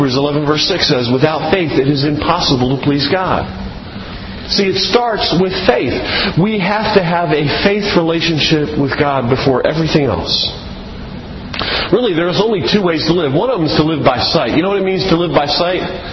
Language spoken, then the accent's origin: English; Baltimore, Maryland, United States; also born or lived in Southern California; I grew up in Baltimore, so I had resumes out in Baltimore. We had lived in Southern California.